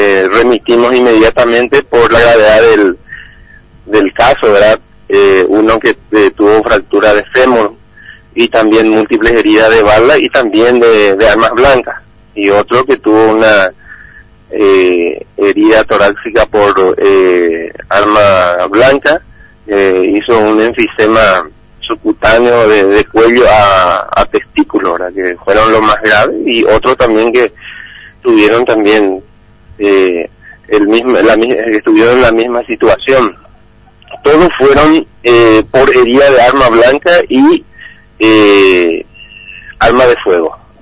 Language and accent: Spanish; Paraguay; como los paraguayos decimos, todo está bien siempre